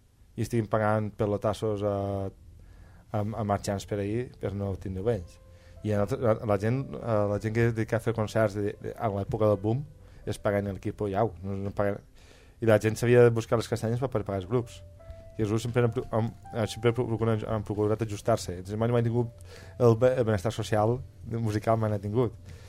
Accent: Valencian Community, Spain; Tots que som valencians, tots participem d'aquesta flameta.

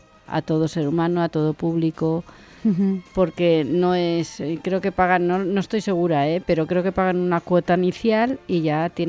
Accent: Valencian Community, Spain; aparte de como que me llega como ciudadana valenciana

